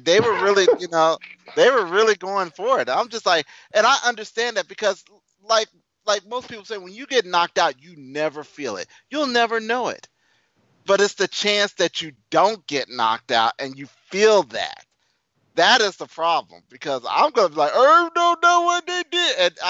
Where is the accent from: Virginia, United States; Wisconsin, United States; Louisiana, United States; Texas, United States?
Texas, United States; moved away; I was raised in Texas. I came here in 1983, and this is where everything went down.